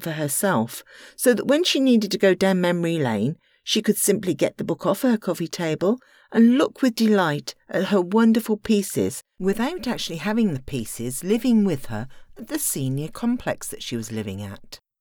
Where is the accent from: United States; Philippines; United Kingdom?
United Kingdom; moved away; United Kingdom to help my parents clear out their home. When I was growing up, there was a street in my hometown that every shop was an antique dealer.